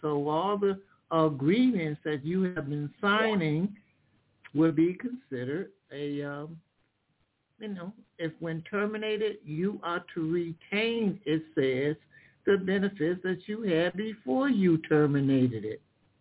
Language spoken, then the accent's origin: English; Michigan, United States; In Michigan, I'm from Michigan, so I use Michigan laws.